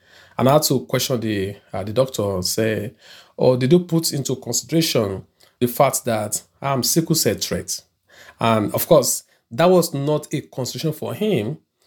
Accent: Lagos, Nigeria; born there; I was born in Lagos, Nigeria

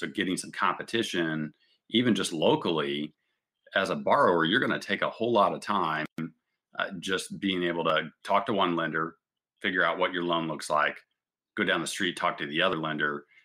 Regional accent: Kansas City, United States; moved away as an adult; now in St. Louis, United States; I'm from Kansas City, and I ended up moving to St. Louis

